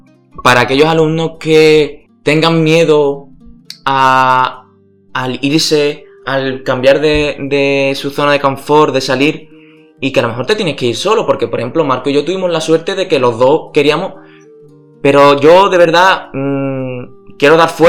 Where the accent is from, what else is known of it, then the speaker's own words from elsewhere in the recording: El Puerto de Santa María, Andalusia, Spain; el penal del puerto de Santa María, que es de donde yo soy